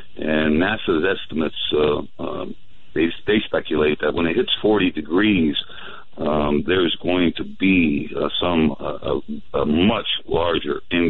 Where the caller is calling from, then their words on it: New York, United States; I'm calling from the Adirondack Mountains, and we're not too tech savvy up here, so I apologize.